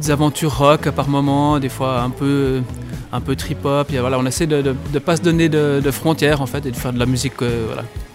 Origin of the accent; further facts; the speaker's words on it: United States; French is a second language; also born or lived in Switzerland; now in Neuchâtel, Switzerland; Alors, je suis né en Suisse, mais j'ai grandi aux États-Unis. Mais ça fait maintenant beaucoup d'années que je vis à Neuchâtel.